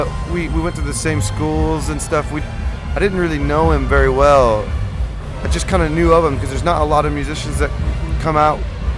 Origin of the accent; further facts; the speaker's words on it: Laredo, Texas, United States; also born or lived in San Antonio; Yeah, born and raised in Laredo, Texas.